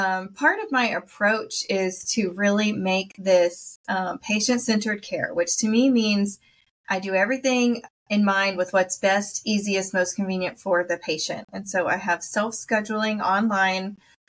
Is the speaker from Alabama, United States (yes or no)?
yes; Alabama, United States; also born or lived in Texas; My people moved all around, but I grew up in Texas until I was 10 and then moved from Texas to Alabama. I went to Madison Crossroads Elementary, MXR out in Tony, and then Sparkman High School. And so really Alabama is home